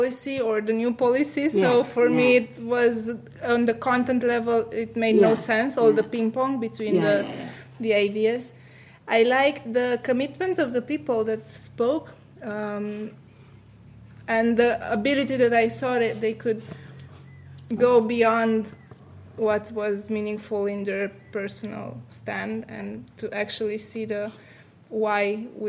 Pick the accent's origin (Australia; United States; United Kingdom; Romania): Romania